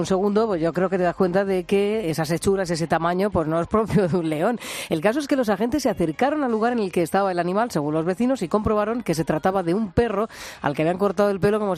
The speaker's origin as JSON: {"language": "Spanish", "region": "Region of Murcia", "country": "Spain", "tie": "born or raised there", "said": "En mi tierra fue el pasado sábado cuando la policía de Molina de Segura empezó a recibir llamadas de algunos vecinos"}